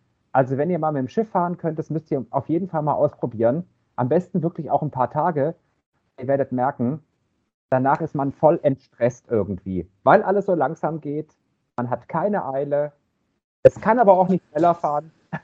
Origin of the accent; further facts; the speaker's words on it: Stuttgart, Baden-Württemberg, Germany; accent: Swabian; Ich bin ja aus Stuttgart und in Stuttgart spricht man ja ein fürchterliches Schwäbisch normalerweise. Und ich habe in eurem Alter habe ich auch ein bisschen anders gesprochen, nämlich auch Schwäbisch